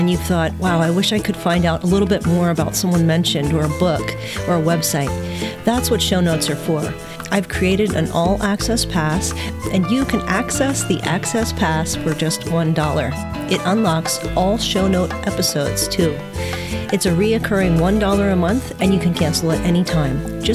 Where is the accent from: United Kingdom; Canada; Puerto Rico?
Puerto Rico; born there; I was born in Puerto Rico when my parents went down there and they wanted to have a church, and they were part of a church. And so I was totally bilingual.